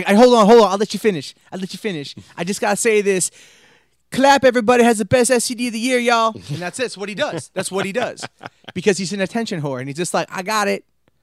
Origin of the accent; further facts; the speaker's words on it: Oregon, United States; God, that sounds like my home state.